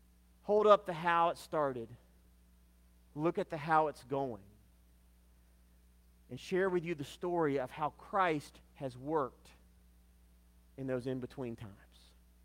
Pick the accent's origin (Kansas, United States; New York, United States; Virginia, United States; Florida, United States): Virginia, United States; Roanoke; I accept the call to go to Melrose Baptist Church as senior pastor, go back to my hometown of Roanoke.